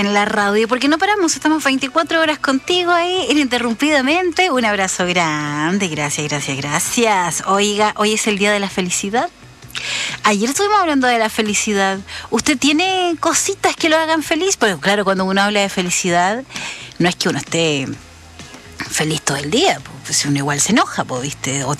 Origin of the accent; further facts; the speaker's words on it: Chile; a nosotros siempre nos tiran talla que el chileno habla como en chiquitito